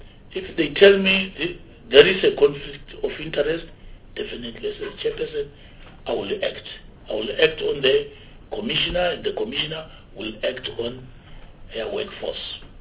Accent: Limpopo, South Africa; I'm from Limpopo.

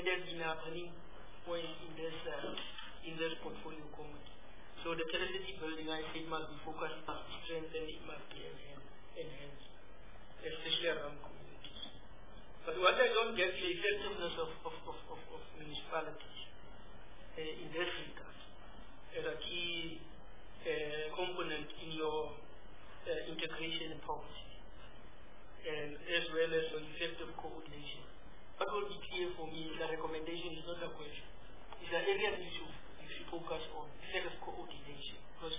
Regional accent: Northern Cape, South Africa; I'm not from Limpopo, I'm from Northern Cape.

